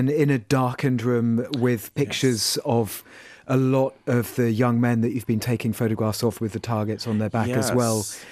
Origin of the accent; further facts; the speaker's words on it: England, United Kingdom; I'm a white dude. I come from England, the old colonial power.